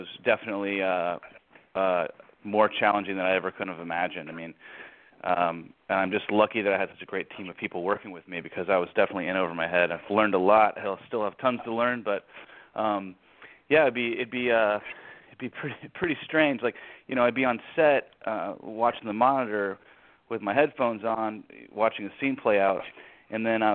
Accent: Nashville, Tennessee, United States; growing up in Nashville, and I'm the son of a songwriter and producer, musician, and so growing up and playing music in this town

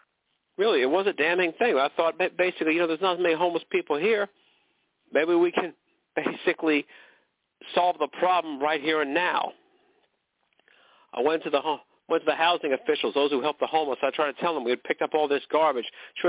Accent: United States; They could hear from my accent that I was from there.

